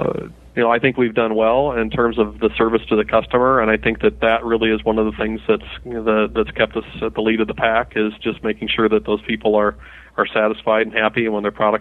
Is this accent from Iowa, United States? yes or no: yes; Iowa, United States; Well, firstly, I'm from Iowa, so we're going to be in Iowa somewhere.